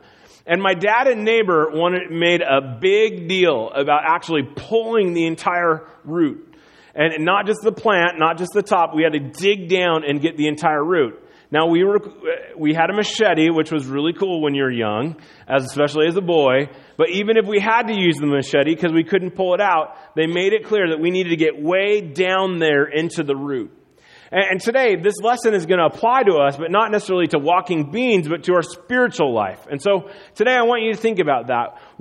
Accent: Iowa, United States; elementary, third or fourth grade, all the way up through junior high, I grew up in Iowa, and the way that you earn money in Iowa is by walking beans.

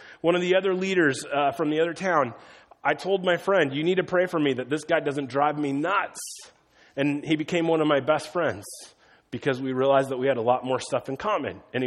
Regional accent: Iowa, United States; Now, I grew up in Northwest Iowa, which is completely Caucasian, okay?

